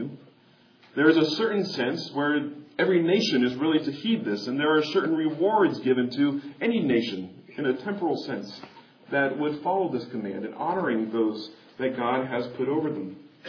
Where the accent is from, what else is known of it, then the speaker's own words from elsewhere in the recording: Kansas City, Missouri, United States; visited Kansas City, my hometown where I grew up.